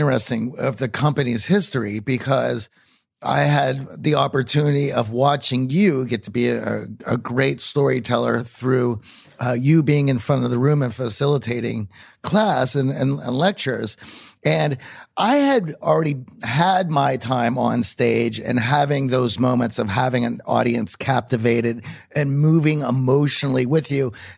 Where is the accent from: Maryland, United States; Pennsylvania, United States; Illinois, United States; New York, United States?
Pennsylvania, United States; Pittsburgh; So at least for me, I grew up in Pittsburgh, and you know that.